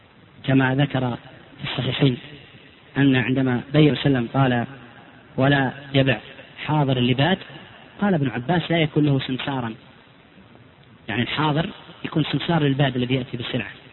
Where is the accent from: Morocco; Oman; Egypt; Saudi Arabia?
Saudi Arabia